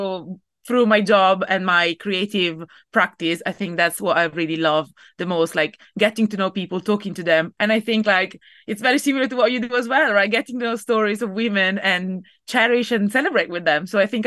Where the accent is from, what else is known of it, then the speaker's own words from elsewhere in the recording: Italy; I think it's because I'm from Italy